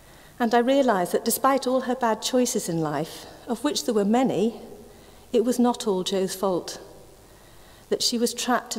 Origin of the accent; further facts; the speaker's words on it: Bangalore, Karnataka, India; now in Brockenhurst, United Kingdom; And then we came from India to here. Quite a contrast from urban, dirty, noisy, overpopulated Bangalore to the beautiful, green and peaceful, affluent English village of Brockenhurst.